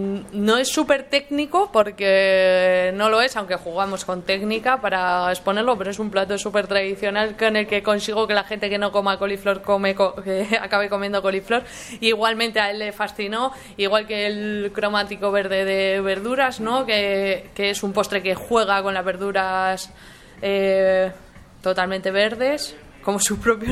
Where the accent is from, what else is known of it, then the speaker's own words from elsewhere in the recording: La Rioja, Spain; now in Madrid, Spain; es mi identidad, ¿no? Traer el producto riojano y exponer mi tierra en la capital.